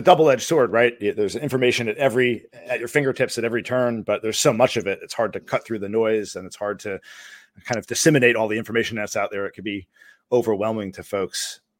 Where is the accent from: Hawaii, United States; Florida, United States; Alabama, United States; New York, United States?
New York, United States; I'm originally from New York. Not the city. I grew up in Rockland County. I moved down here. Gosh, it's got to be 25 years already.